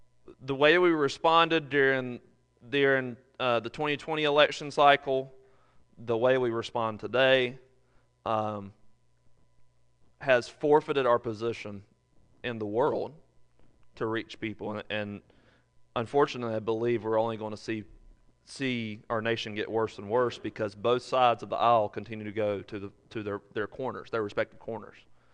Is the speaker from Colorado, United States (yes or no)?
no; North Carolina, United States; I'm sad to say that growing up in Randolph County, I understood that one party was good, the Republicans.